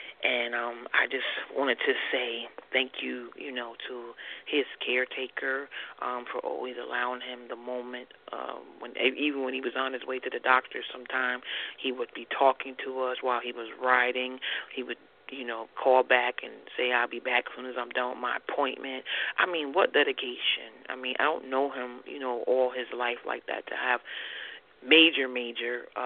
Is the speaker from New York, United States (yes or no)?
yes; New York, United States; actually, I'm from New York, so I'm in New York streaming via World Wide Web